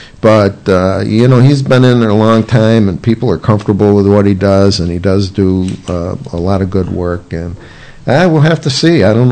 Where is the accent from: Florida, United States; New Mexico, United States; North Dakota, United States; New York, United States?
New York, United States; Gloversville; But when I was growing up in Gloversville